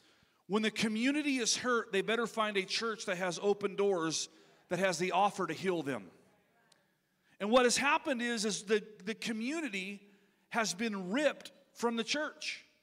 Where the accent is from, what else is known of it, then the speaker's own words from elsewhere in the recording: Linda, California, United States; It's called Linda, California. And Linda, California is not even a city anymore. It actually went bankrupt. So my hometown is no more. I'm literally from a place of nowhere. Now it's Olivehurst.